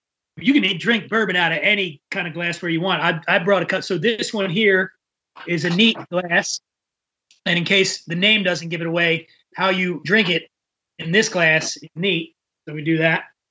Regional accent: Philadelphia, Pennsylvania, United States; So I'm from Philly.

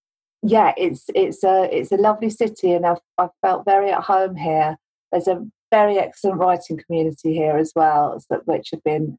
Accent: London, United Kingdom; now in Nottingham, United Kingdom; I live in Nottingham. I grew up in South London.

